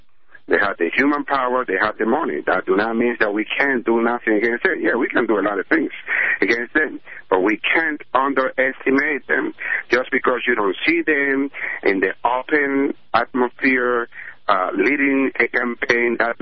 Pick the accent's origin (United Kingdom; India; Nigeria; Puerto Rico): Puerto Rico; Well, I'm from Latin America. Okay, first, Puerto Rico is part of Latin America. We're the most important colony of the most powerful empire, which is the U.S.